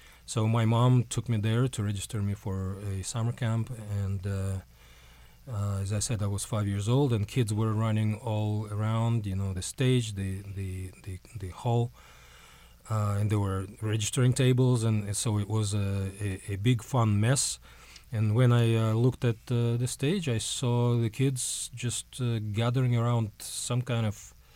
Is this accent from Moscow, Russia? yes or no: yes; Moscow, Russia; I'm Russian, just to let people know, right? I'm Russian. I was born in Moscow in Russia and grew up there.